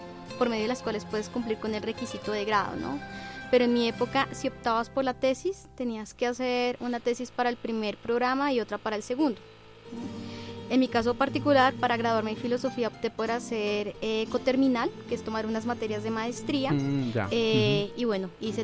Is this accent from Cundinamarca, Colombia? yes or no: no; Bogotá, Colombia; Bueno, yo soy de Bogotá